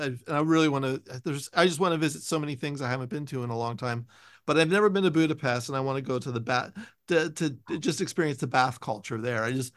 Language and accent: English; California, United States; maybe feel a little better about being a Californian.